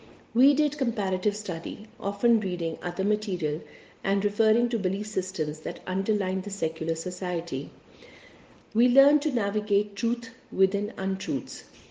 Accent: Pakistan; also born or lived in Romania / Yemen / Australia; I have returned to my home country, Pakistan, after more than a decade of living in Romania, Yemen and Australia.

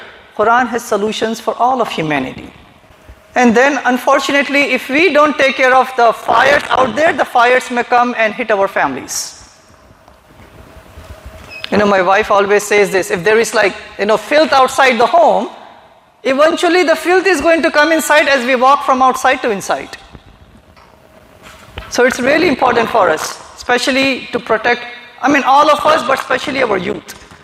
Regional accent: Hyderabad, Telangana, India; I mean, I'm from Hyderabad, India, right?

